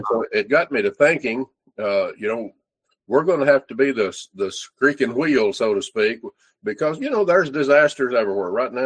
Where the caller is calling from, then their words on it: Kentucky, United States; I'm in Western Kentucky.